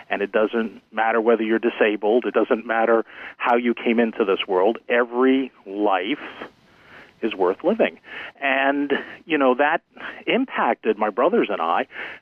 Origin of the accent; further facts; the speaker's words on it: Stony Brook, New York, United States; My three brothers, Frank, John, and Daniel, and I were raised in Stony Brook, Long Island.